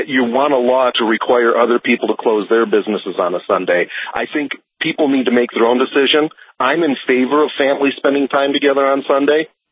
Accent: Grand Forks, North Dakota, United States; I'm from Grand Forks, and you guys are shut off when the sun goes down every night.

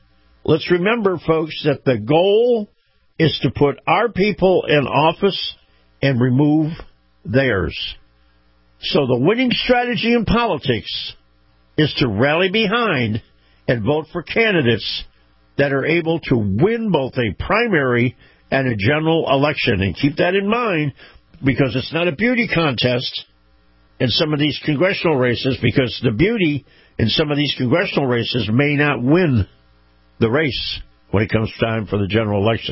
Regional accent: Florida, United States; Take, for example, my home state of Florida

